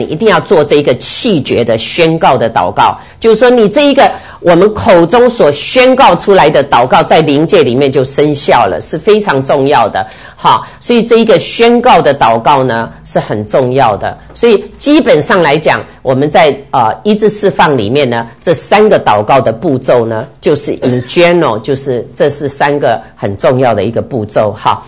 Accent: Taiwan; 我们从台湾来大概都知道哈

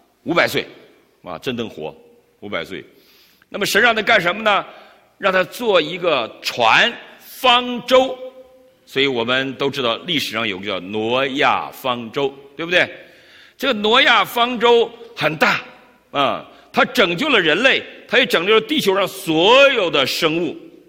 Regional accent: China; 因为有人说气话都会说这种话，我们中国人，对不对？

